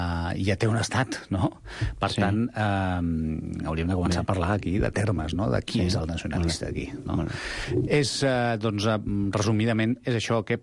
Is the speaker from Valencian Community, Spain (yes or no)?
no; Barcelona, Catalonia, Spain; Com a català, com a independentista i com a barceloní.